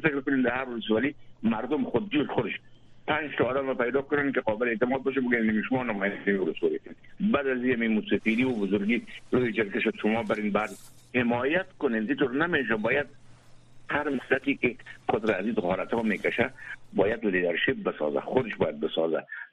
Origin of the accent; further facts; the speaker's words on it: Afghanistan; همه ما افغان هستم